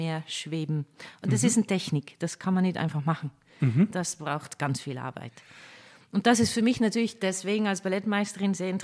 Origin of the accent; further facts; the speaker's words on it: Netherlands; German is a second language; now in Germany; Holland, besser gesagt die Niederlande.